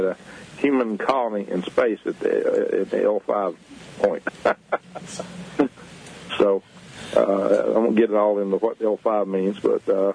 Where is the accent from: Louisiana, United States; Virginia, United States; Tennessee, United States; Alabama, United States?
Alabama, United States; I grew up on Sand Mountain, which is about 70 miles southeast of Huntsville, rural. Grew up on a farm